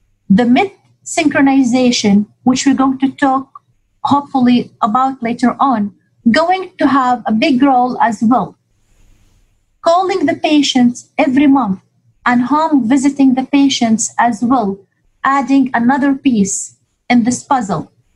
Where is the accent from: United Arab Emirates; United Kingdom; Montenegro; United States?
United Arab Emirates; Dubai; I've been born and raised in Dubai.